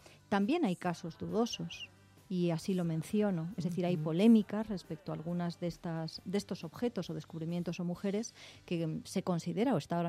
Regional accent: Llodio, Basque Country, Spain; also born or lived in Bilbao; yo soy bilbaína, pero también soy alavesa, que es donde me crié. Me crié en Llodio.

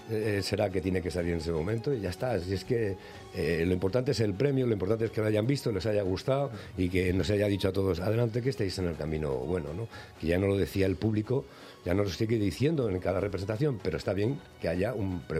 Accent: Zaragoza, Aragon, Spain; Yo recuerdo que yo soy aragonés, soy nacido en Zaragoza, de familia muy aragonesa

